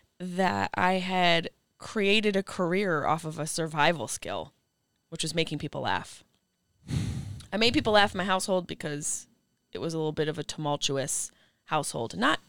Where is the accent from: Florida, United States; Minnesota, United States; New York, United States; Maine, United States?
New York, United States; Syracuse; but I grew up in Syracuse, New York. There wasn't a huge art culture there.